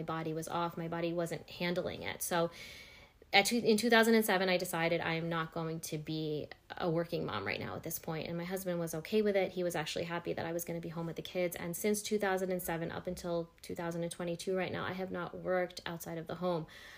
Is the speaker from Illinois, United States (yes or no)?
no; New York, United States; also born or lived in Canada; I was born in Canada a long time ago. And then I pretty much been in New York my whole life. I was raised in Long Island, and I went to high school over there, and then I also went to college over there.